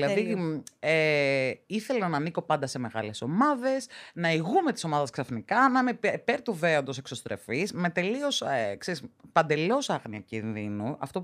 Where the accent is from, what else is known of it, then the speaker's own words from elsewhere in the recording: Rhodes, South Aegean, Greece; Καταρχήν είμαι 32 χρονών. Κατάγομαι μισή από Ρόδο, μισή από Κύπρο.